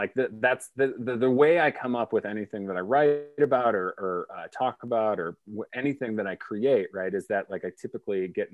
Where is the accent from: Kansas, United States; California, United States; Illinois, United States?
Illinois, United States; Chicago; I'm an Irishman from Chicago, the owner of a robust mustache.